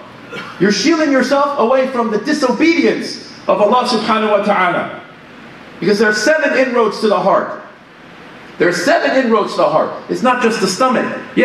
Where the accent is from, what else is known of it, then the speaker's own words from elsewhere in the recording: Iran; I can pick on the Iranians because I'm from Iran.